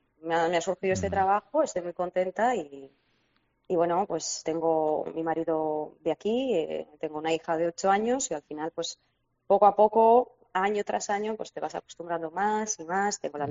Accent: Romania; Spanish is a second language; moved away as an adult; now in Spain; mucho más abierta que la gente que yo conocía en mi país, ¿no? En Rumanía.

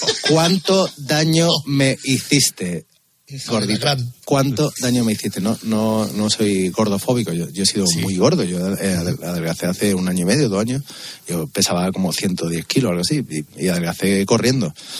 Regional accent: Córdoba, Andalusia, Spain; now in Seville, Spain; No, mira, yo vivo en Sevilla, pero yo soy cordobés del Córdoba.

